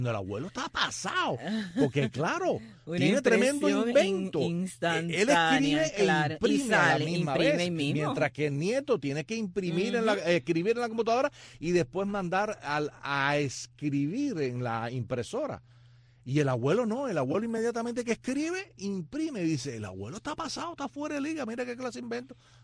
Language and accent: Spanish; Cuba; now in Finland; Y yo estoy en Finlandia, y yo soy el cubano de Finlandia.